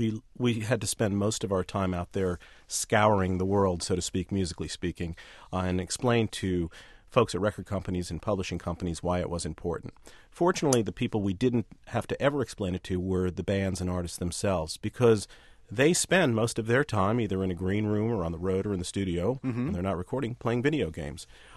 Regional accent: New York, United States; I was brought up outside of New York, so I would listen to the rock radio stations there

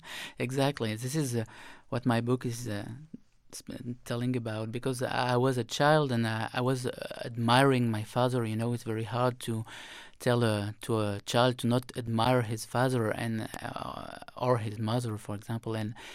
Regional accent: France; English is a second language; And they knew that I was coming from France, and France was the ally of Israel.

